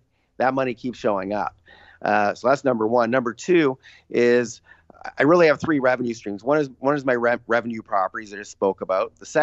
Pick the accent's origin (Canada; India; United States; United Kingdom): Canada; I'm Canadian